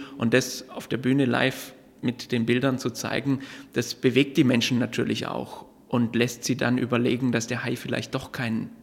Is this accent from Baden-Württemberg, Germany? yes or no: yes; Baden-Württemberg, Germany; ich bin geboren inmitten des Schwarzwaldes, bin aufgewachsen in den Bergen auf 1000 Meter Meereshöhe